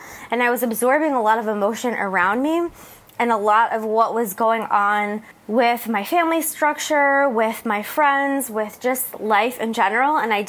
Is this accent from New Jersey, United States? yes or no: yes; New Jersey, United States; moved away as an adult; now in San Diego, United States; and I'm left where I grew up in New Jersey to come to San Diego and start a new life.